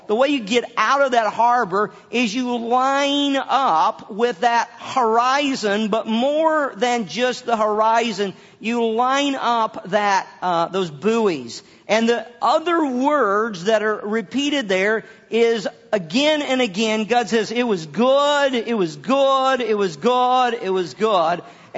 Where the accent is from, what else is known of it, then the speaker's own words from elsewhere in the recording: the South, United States; I discovered, I grew up in the South.